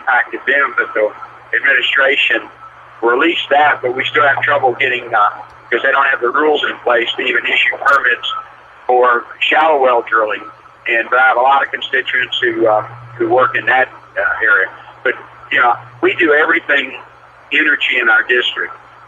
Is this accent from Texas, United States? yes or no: yes; Houston, Texas, United States; I grew up in Northside Houston.